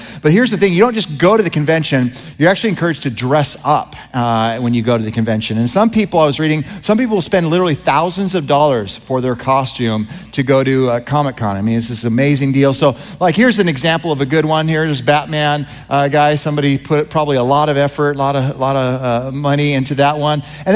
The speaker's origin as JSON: {"language": "English", "town": "Vancouver", "region": "Washington", "country": "United States", "tie": "born or raised there", "said": "How many of you are from the great state of Washington, particularly the Vancouver area, my hometown?"}